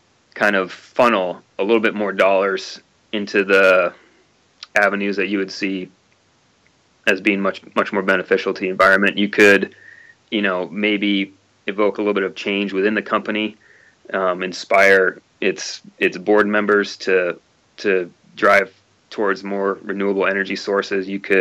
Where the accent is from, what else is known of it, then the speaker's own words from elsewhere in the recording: Vermont, United States; I'm a sea level guy, you know, born and raised in Vermont.